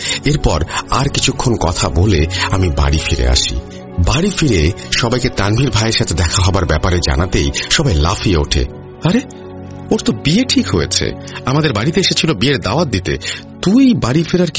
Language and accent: Bangla; Muradnagar, Chittagong Division, Bangladesh; তানভীর ভাই এবং আমার গ্রামের বাড়ি একই এলাকায়, অর্থাৎ কুমিল্লা জেলার মুরাদনগর থানার পাহাড়পুর ইউনিয়নে পাঁচ পুকুরিয়া গ্রামে।